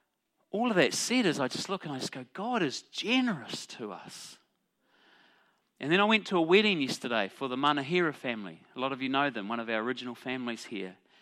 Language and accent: English; Morrinsville, Waikato, New Zealand; So I was born in Morrinsville and lived on a farm out that way, and then lived on a farm in the triangle sort of between Morrinsville, Matamata, and here, then lived in Matamata and then came to Hamilton.